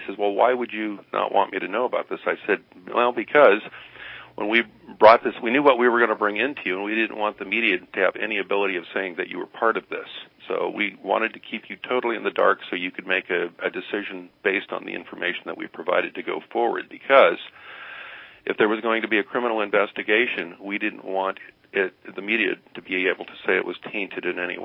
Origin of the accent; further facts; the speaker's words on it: United States; as an American, I'm just trying to seek the truth and know what's going on in our country